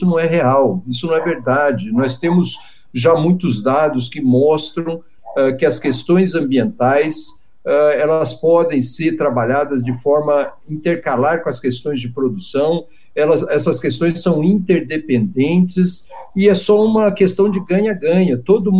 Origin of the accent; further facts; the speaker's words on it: Brazil; uma demanda nossa como brasileiros, como cidadãos brasileiros